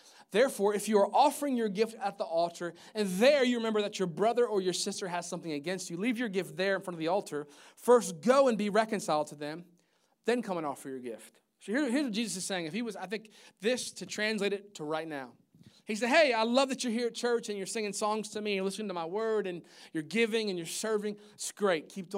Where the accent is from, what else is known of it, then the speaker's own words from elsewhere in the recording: Maryland, United States; I grew up in Maryland. I'm kind of used to the seasons and used to the cold weather.